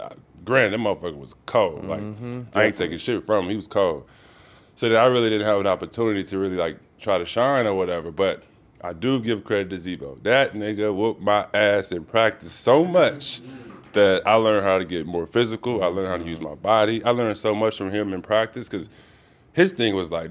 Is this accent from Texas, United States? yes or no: yes; Dallas, Texas, United States; my first game was against Dallas, which was kind of cool for me because I'm from Dallas